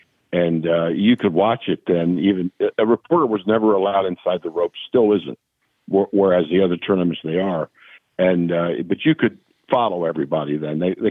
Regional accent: Hershey, Pennsylvania, United States; I grew up in Pennsylvania, Hershey, Pennsylvania.

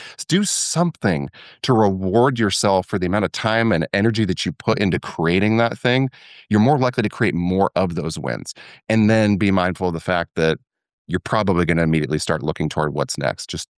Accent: Washington, United States; my hometown. We had this, it was all built along a bay, and up on the mountaintop, there was this one particular restaurant, and you could sit on the deck and you just look over the entire Puget Sound.

